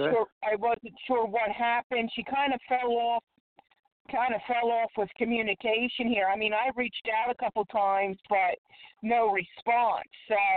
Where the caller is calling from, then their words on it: Philadelphia, Pennsylvania, United States; I'm calling from Philadelphia, PA.